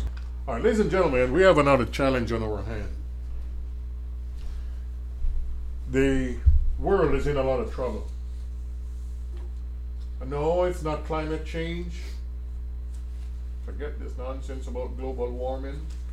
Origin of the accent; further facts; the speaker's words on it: Jamaica; moved away; I grew up in school in Jamaica.